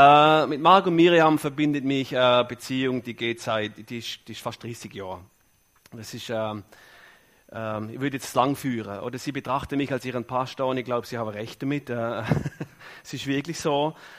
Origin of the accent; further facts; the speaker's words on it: Germany; now in Bern, Switzerland; Also, ich komme aus Bern, aber ursprünglich aus Deutschland. Lebe schon lange in der Schweiz, habe eine Frau, die Schweizerin ist.